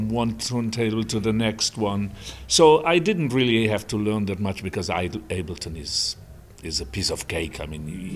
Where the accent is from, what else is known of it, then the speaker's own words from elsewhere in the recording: Italy; and I'm from Italy.